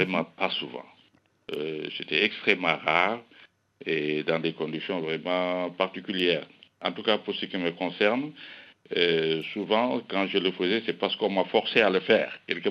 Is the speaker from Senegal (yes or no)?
yes; Senegal; qu'on appelle chez nous, au Sénégal, la soutoura.